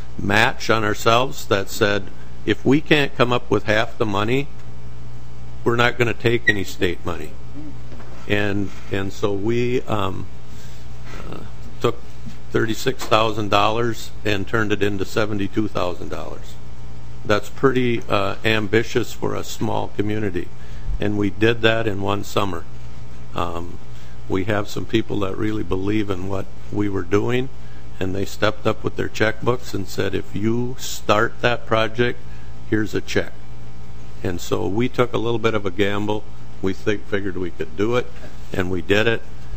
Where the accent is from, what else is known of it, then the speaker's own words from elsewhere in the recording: Minnesota, United States; I hail from Pine County, Minnesota. I happen to be a Pine County Commissioner